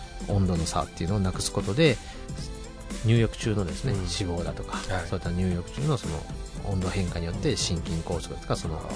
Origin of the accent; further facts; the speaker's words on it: Hiroshima, Japan; now in Tajima, Japan; まあ、広島、出身は広島なんですけども